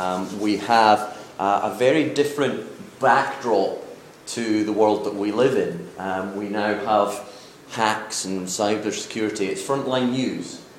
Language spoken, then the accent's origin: English; Scotland, United Kingdom; now in Seattle, United States; So originally from Scotland, obviously, but I do live up in the Seattle area.